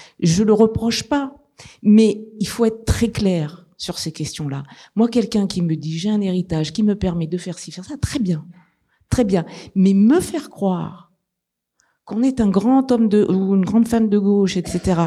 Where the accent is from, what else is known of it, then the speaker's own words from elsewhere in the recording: Auvergne-Rhône-Alpes, France; C'est peut-être parce que je suis auvergnate